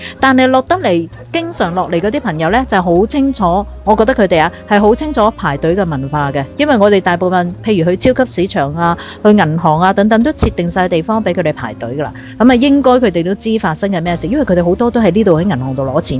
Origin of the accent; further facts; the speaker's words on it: Hong Kong; 因為我哋香港人過關其實好快